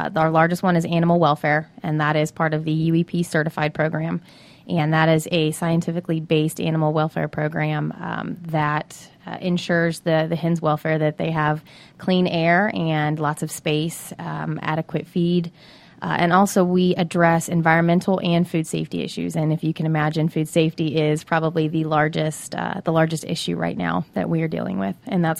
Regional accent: Mississippi, United States; I came from Mississippi.

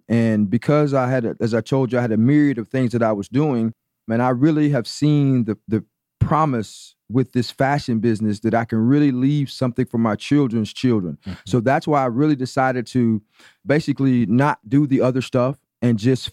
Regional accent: Brunswick, Georgia, United States; now in Atlanta, United States; Oh, no, I'm really from Brunswick, Georgia.

